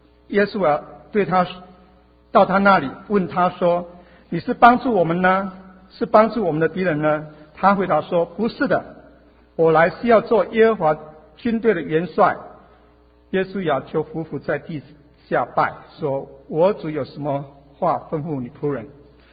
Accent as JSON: {"language": "Chinese", "country": "China", "said": "所以我想战争在我们中国人是有很多亲身的经历不是说好像很远的事，所以我想大家对这件事情都是有很大的关心。"}